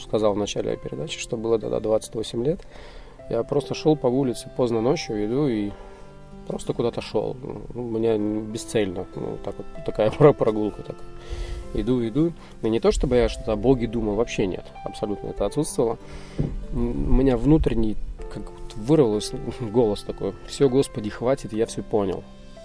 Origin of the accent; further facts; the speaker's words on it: Valga, Valga County, Estonia; Russian is a second language; Это была девушка-землячка, тоже из города Валги, откуда я родом, переехавшая в Таллин, в Эстонию.